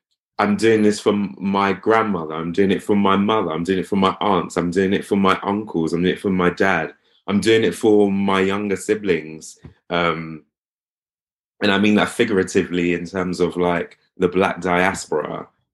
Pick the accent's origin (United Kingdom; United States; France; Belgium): United Kingdom; as a British person, a Black British person